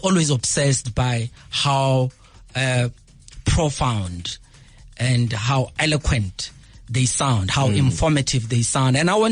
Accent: Mamelodi, Gauteng, South Africa; also born or lived in Limpopo; I grew up in Mamelodi East, a place called Tsakani.

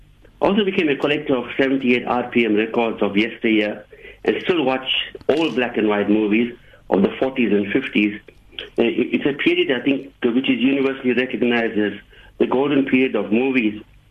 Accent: Durban, KwaZulu-Natal, South Africa; born there; See, I was born in Mayville, which is a suburb of Durban.

